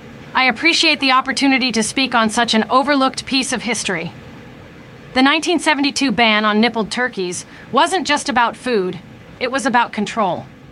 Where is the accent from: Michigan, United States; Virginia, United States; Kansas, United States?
Kansas, United States; I grew up in Kansas, and my father had his own way of milking turkeys.